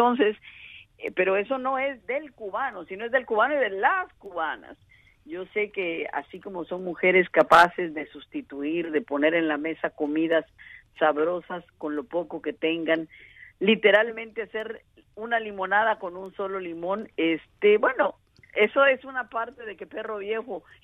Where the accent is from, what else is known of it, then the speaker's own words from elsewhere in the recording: Veracruz, Mexico; no podían entender que yo era mexicana. Claro, soy mexicana de Veracruz, que es una ciudad muy ligada a Cuba, por tanto yo crecí con la cultura caribeña llegada de Cuba desde que nací prácticamente.